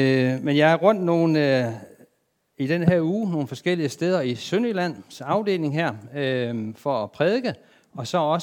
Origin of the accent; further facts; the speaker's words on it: Zealand, Denmark; Og det er rigtigt, at jeg kommer fra Lolland Falster.